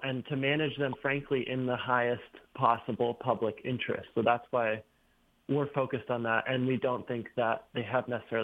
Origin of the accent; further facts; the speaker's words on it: Sharon, Vermont, United States; now in Richmond, United States; I live in Richmond now. I grew up in Sharon, so just down the road from where you are. Worked my first farm job in South Royalton